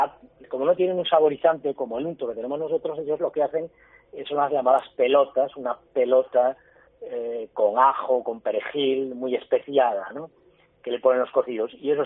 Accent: Galicia, Spain; como buen gallego

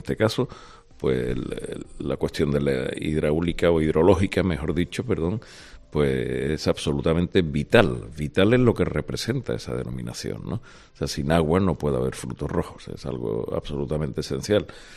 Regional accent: Andalusia, Spain; nosotros como agricultores andaluces, españoles y europeos

